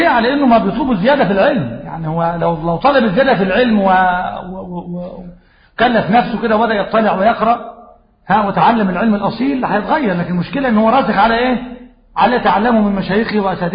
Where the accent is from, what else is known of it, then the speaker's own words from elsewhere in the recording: Egypt; ما احنا مصريين